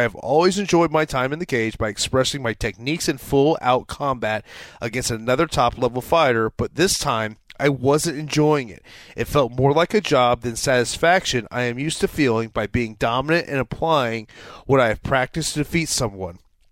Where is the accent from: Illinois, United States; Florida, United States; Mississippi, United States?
Florida, United States; that was here in my home state of Florida